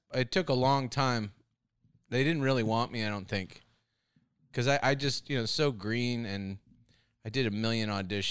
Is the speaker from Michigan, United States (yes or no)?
no; Walnut Creek, California, United States; I'm from the Bay Area, the East Bay.